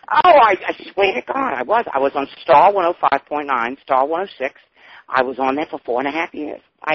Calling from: Hollywood, California, United States; Alan, I said, I'm calling from Hollywood to Connecticut.

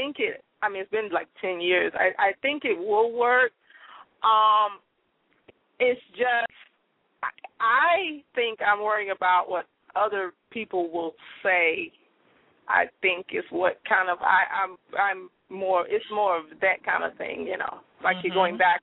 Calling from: Florida, United States; I'm calling from Florida.

